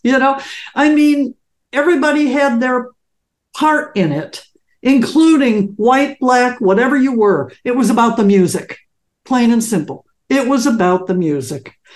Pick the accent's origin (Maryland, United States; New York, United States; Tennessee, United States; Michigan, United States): Michigan, United States; Detroit; It was like that Detroit attitude hit me, you know. It's like, hey, bitch, I'm from Detroit and I owned it. You know, it was Detroit energy, and it just came out full force in me.